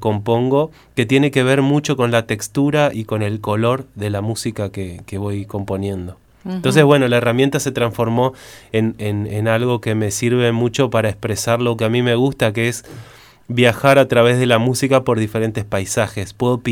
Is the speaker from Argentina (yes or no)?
yes; Resistencia, Chaco, Argentina; moved away as an adult; also born or lived in Córdoba; yo empecé tocando una especie de rock experimental en Chaco, de donde soy, en Resistencia. Ajá. Y a los 18 años decidí ir a estudiar música a Córdoba, a la Universidad de Córdoba.